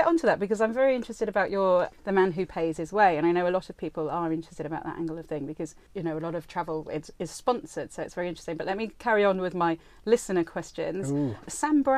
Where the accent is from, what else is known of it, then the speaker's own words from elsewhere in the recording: United Kingdom; We're British people aren't very good with the whole, shall we tip?